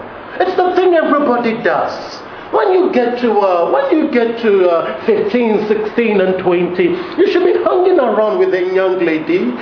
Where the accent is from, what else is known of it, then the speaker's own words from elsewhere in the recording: Ghana; And you know, us all Ghanaians, we do this.